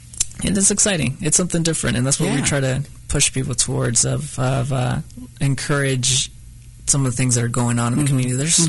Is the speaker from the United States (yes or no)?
yes; Kansas City, Missouri, United States; I was raised in Northeast Kansas City.